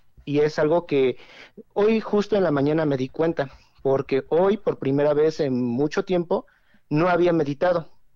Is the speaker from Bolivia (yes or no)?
no; Puebla, Mexico; De Puebla. Disculpen.